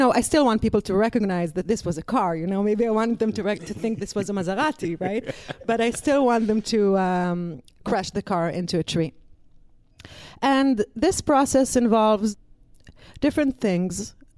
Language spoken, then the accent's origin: English; Israel; I came from Israel. I wanted to tour the States. I wanted to tour Europe for a girl from Israel.